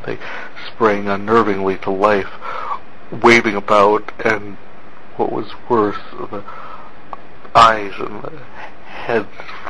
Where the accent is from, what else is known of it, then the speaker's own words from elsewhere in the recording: North Dakota, United States; I am from North Dakota